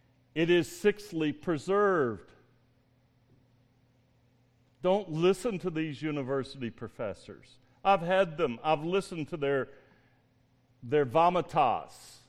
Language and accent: English; North Carolina, United States; My hometown up there in the mountains of North Carolina, there was this lady who ran for political office.